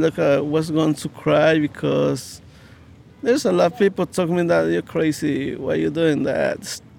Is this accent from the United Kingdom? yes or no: no; Guatemala; I'm from Guatemala